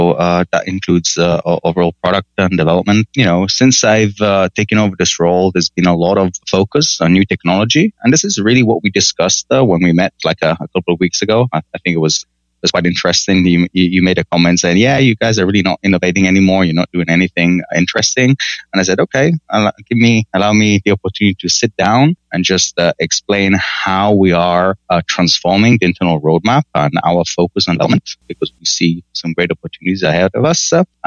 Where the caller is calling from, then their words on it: California, United States; I'm actually recording from California, and I don't have any weather issues.